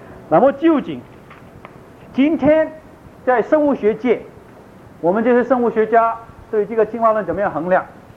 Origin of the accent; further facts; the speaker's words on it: China; moved away; 我们中国人又黄色又不黑又不白，所以我们中国在温带出来，不是在寒带也不是在热带。我们现在跑来这里，所以在这里的这应该很容易适应，因为这里是温带